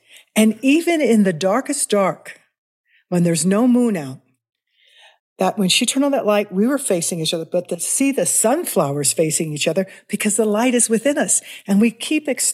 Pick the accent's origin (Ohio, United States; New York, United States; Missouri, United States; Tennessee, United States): Missouri, United States; Kansas City; Well, I grew up in Missouri, in Kansas City.